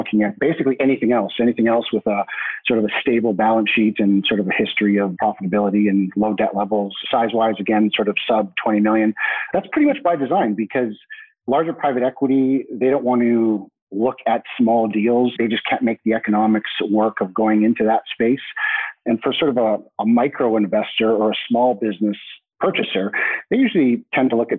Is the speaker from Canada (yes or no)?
yes; Canada; so I'm Canadian by nationality, so but I sort of identify as a bit of a global citizen. So I sort of split time between homes in Vancouver, BC, and London, England.